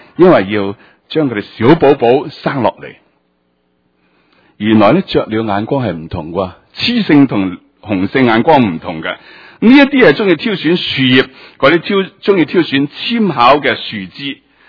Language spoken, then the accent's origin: Cantonese; China; 你知道我哋中國人呢，就為食燕窩呢